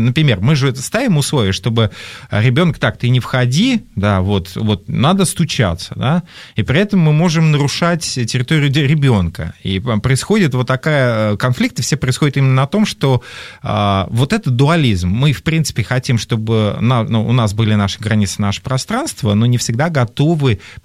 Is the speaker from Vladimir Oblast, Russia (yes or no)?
yes; Petushki, Vladimir Oblast, Russia; now in Moscow, Russia; я просто уехал в Москву из Петушков, да, там, вот, 120 километров уже было сложнее на меня влиять